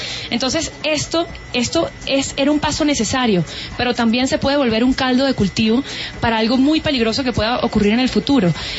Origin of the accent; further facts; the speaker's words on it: Venezuela; Pero, como venezolana, entiendo también muchas personas